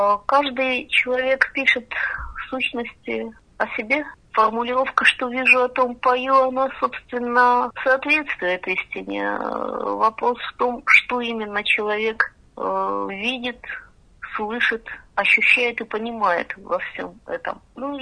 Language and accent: Russian; Yekaterinburg, Sverdlovsk Oblast, Russia; Я родилась в Свердловске, так с тех пор в Екатеринбурге и живу.